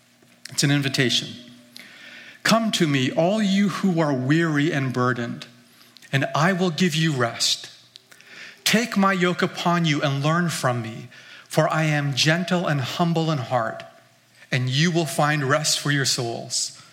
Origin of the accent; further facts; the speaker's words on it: Vancouver, British Columbia, Canada; also born or lived in Tokyo, Japan; I was raised primarily here in North America, but I spent most of my formative years right here in the Metro Vancouver area. Some of you may or may not know, I was actually born in Tokyo.